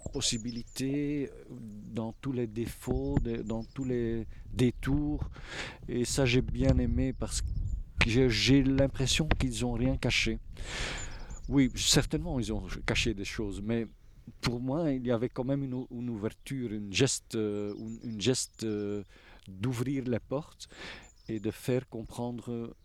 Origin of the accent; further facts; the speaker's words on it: Flanders, Belgium; first language Dutch (Flemish); French is a second language; normalement, je fais mes notes en flamand, ma langue maternelle, alors que la demande ici, c'était ou de le faire en français ou de l'anglais.